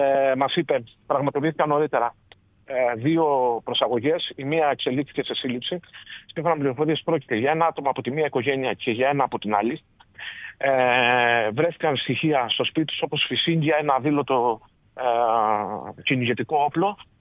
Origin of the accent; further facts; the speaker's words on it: Heraklion, Crete, Greece; Είμαι από το Ηράκλειο.